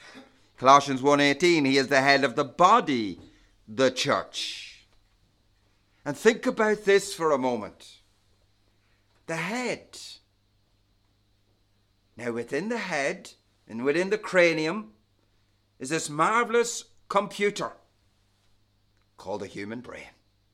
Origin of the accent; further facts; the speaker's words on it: Ireland; Well, as a boy growing up in Roman Catholic Ireland, we were all told by the priest and by our primary school teachers, there's only one head of the church.